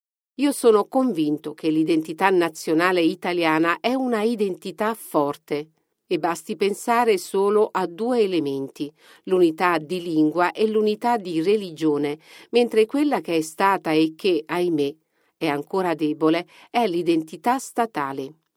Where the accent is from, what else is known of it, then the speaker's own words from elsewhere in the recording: Naples, Campania, Italy; Non so quanto se ne vantino coloro che, a differenza di me, non sono napoletani, ma si sa che questa definizione di napoletani si è estesa a coprire quasi tutti i meridionali